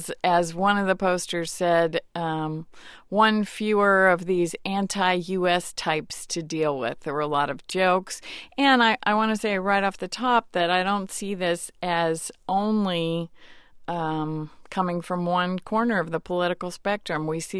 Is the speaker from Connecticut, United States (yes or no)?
no; Illinois, United States; I just saw where a newspaper in Normal, Illinois, my home state, has temporarily closed down its entire comment function.